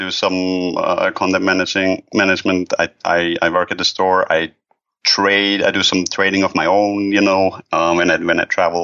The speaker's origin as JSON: {"language": "English", "country": "Switzerland", "tie": "born or raised there", "said": "That's where I'm born and raised. Yeah, I've lived there my whole life. Well, I've moved around a little within the country, but I've been born in Switzerland."}